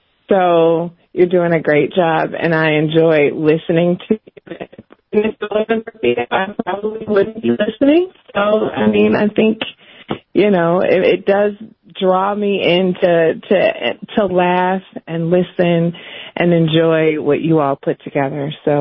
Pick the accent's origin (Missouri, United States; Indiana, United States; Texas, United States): Missouri, United States; St. Louis; No, I think I've seen him around because I am from St. Louis, but I'm not related to him.